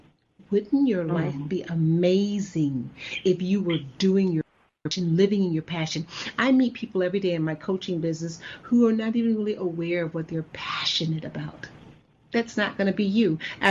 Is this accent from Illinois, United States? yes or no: yes; Chicago, Illinois, United States